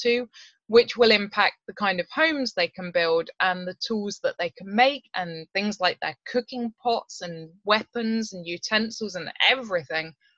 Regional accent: South West England, United Kingdom; Now, I come from Dartmoor in Devon, which is around 600 meters above sea level.

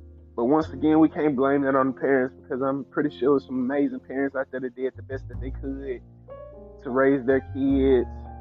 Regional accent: Talladega, Alabama, United States; Because me personally, I'm from Talladega, man. Talladega, Alabama, born and raised. I'm from the country part of it.

